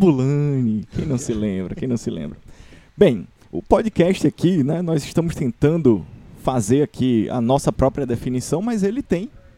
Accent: Pernambuco, Brazil; now in Fortaleza, Brazil; A gente é de Pernambuco e viemos aqui pra Fortaleza.

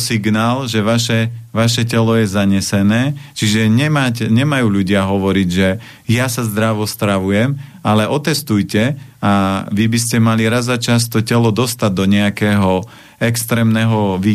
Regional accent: Žilina Region, Slovakia; ja pochádzam z Oravy

